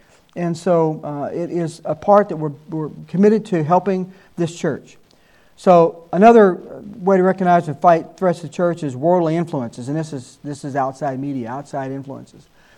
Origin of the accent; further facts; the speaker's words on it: the South, United States; Now, I'm from the South.